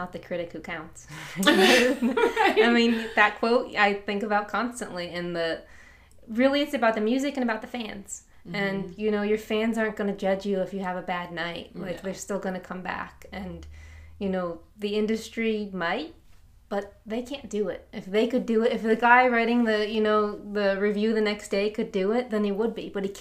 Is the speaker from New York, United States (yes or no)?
no; Chicago, Illinois, United States; so I'm from Chicago. We had never played in Chicago before.